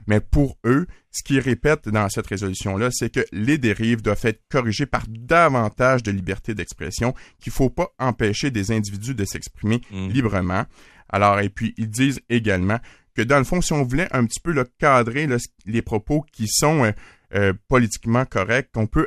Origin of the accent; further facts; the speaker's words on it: Quebec, Canada; puis venez nous voir chez nous en Estrie.